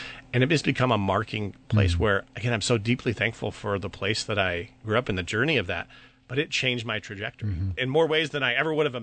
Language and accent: English; Arthur, Illinois, United States; I grew up here in Central Illinois. I actually grew up in the Arthur area, just a little south of Champaign-Urbana, where I'm at now with my wife, Julie. I grew up in a Mennonite church.